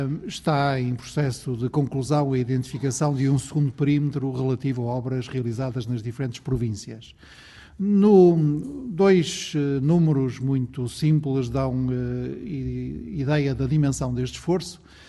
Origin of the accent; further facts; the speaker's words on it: Portugal; todos terão muito orgulho como portugueses